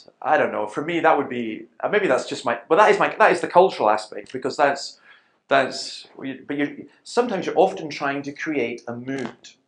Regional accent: Scotland, United Kingdom; If ever I hear it and I'm away from Scotland, I instantly want to go home.

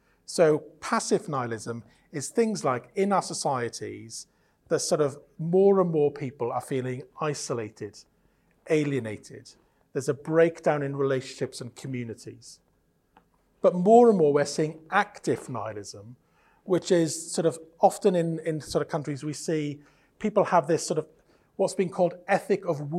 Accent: Wales, United Kingdom; I'm Welsh, so I speak Welsh and I speak English. But I'm typically British in I only speak those two languages

